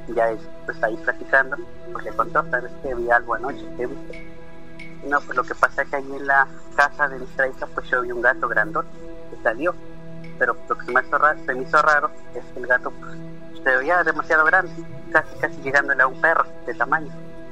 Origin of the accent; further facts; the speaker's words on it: Chinautla, Puebla, Mexico; De aquí de donde yo soy es el pueblo de Chinautla, Puebla.